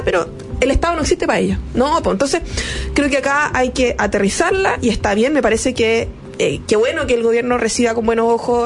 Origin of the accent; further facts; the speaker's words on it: Chile; Si somos chilenos, no somos otro país, no sé, centroamericano que quiere cambiar y modificar todo.